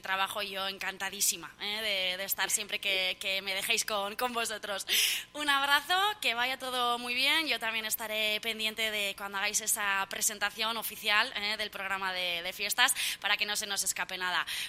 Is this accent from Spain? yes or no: yes; Falces, Navarre, Spain; Yo como soy de Falces y empiezan siempre el sábado de antes